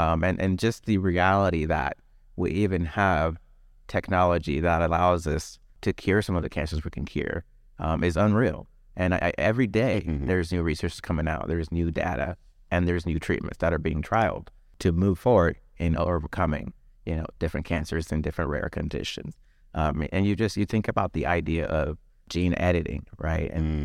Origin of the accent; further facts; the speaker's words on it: Liberia; I'm originally from West Africa. The country is called Liberia. And I actually was born during the Liberian Civil War. And so all of my childhood was spent living in a third world country that was going through a civil war.